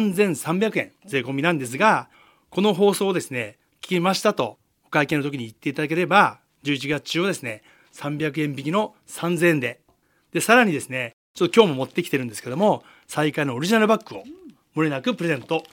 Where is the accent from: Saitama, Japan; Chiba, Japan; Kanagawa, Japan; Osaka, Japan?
Kanagawa, Japan; Fujisawa; 冬は暖かいっていう気候に恵まれてるみたいなんですよね。それとね、美味しいお店もたくさんありますし、最高の街だと、最高の地元だと思います。